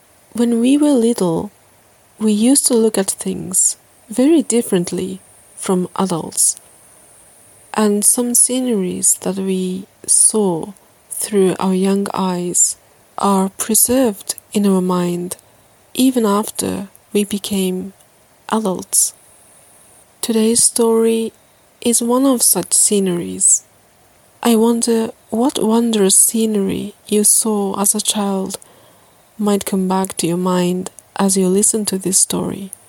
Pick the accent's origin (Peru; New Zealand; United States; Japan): Japan; English is a second language; As I speak to you now from my hometown in Japan, it is incredibly hot and humid.